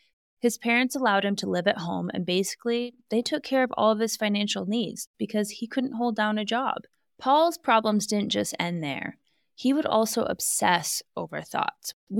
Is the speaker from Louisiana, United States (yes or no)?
no; Alaska, United States; let me just remind you, I grew up in Alaska. I grew up around guns not only as a safety measure to protect your home, but because most of the wildlife in Alaska can kill you.